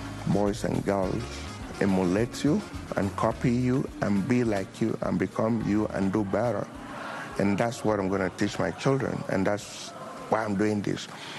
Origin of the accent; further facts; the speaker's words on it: Nigeria; now in United States; I'm originally from Nigeria, but now I'm practicing in the United States.